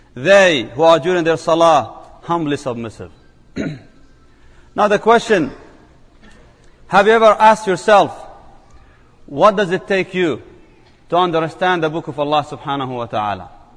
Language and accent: English; Palestine; first language Arabic; English is a second language; I speak the Arabic language. That's my native language. I'm originally from Palestine, actually.